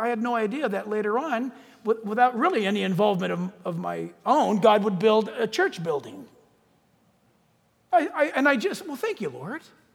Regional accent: United States; And as an American, that person has that right.

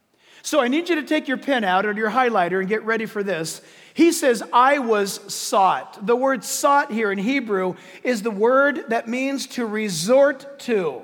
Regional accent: Canada; I'm a Canadian, Gentile.

